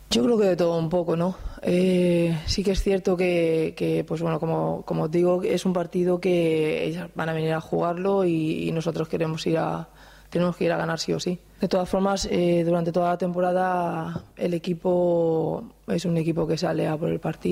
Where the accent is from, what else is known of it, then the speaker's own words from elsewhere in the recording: Elche, Valencian Community, Spain; que soy de Elche, es mi ciudad, he estado siempre ligada a este deporte